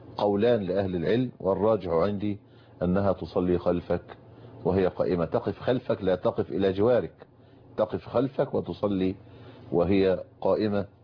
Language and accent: Arabic; Egypt; بلدنا مصر